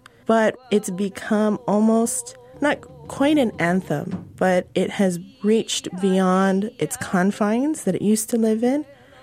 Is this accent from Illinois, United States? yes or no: no; Haleiwa, Hawaii, United States; it's about the place where I'm from. And I'm from Hale Iwa. And in Hawaii